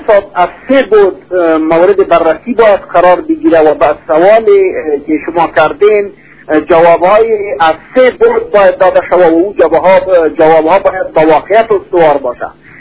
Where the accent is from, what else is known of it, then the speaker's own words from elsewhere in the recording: Afghanistan; اگر ما افغان هستیم، اگر ما مسلمان هستیم، اگر ما انسان هستیم